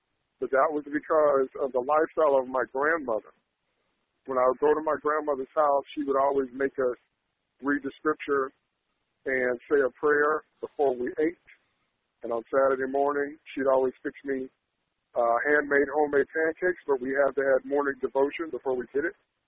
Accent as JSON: {"language": "English", "town": "Evanston", "region": "Illinois", "country": "United States", "lives_now": "Chicago, United States", "said": "I'm calling from Chicago, and I'm originally from Evanston, which is the first city north of Chicago."}